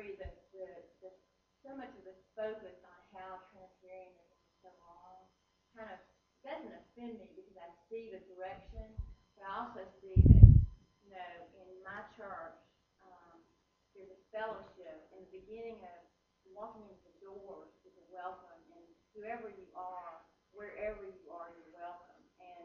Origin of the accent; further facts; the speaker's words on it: Nashville, Tennessee, United States; I'm from Nashville, so I live here.